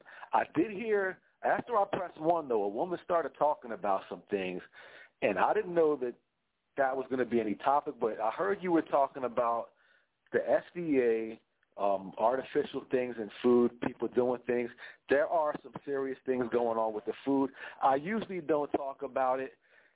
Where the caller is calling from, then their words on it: New Jersey, United States; I'm calling from South Jersey.